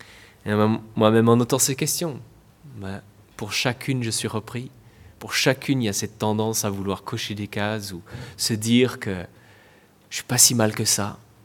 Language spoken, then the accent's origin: French; Paris, Île-de-France, France; en tant que parisien